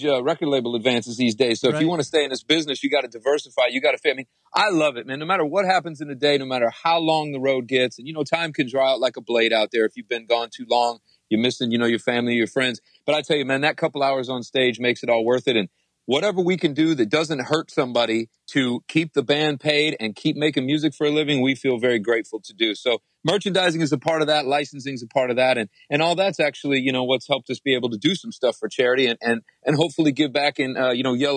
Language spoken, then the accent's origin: English; Ypsilanti, Michigan, United States; born there; I was born in Ipsy, man, right outside of Detroit. And I still got great love for Detroit, man.